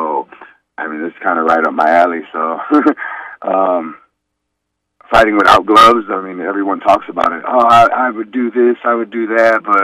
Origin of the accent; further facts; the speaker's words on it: Gary, Indiana, United States; Like I said, I'm from Gary, Indiana. We box in the neighborhood all the time without gloves.